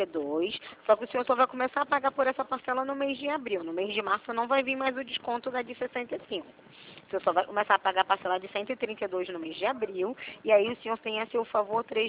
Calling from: Rio de Janeiro, Brazil; eu sou daqui do centro do Rio

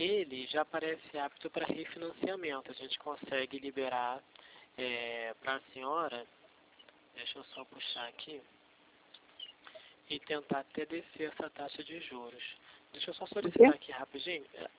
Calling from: Rio de Janeiro, Brazil; Aqui no centro do Rio, Presidente Vargas.

